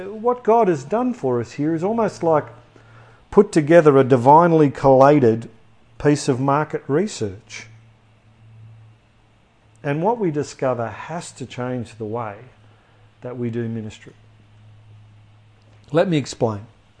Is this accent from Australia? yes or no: yes; Australia; We're evangelicals from Australia.